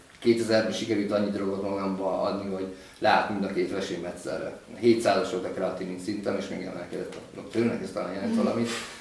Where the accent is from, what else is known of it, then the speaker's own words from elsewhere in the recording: Budapest, Hungary; born there; 38 éves vagyok, ezt mondtam, én Budapesten születtem egyébként. Hát egy szegényebb családban